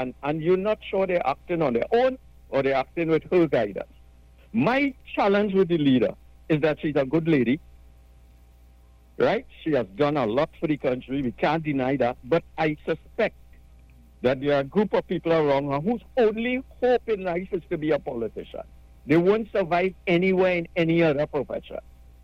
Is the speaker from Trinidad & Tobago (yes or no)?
yes; San Fernando, Trinidad & Tobago; I'm from San Fernando East. I could go in the grocery in Royal Cup and see the names.